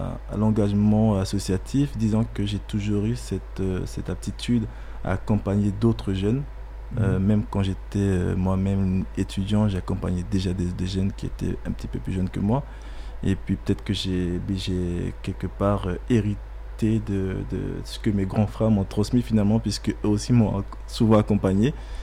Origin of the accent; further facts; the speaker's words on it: Maripasoula, French Guiana; Alors moi, je viens de Maripasoula … je viens de Maripasoula. J'ai effectué mon lycée sur le littoral à Cayenne.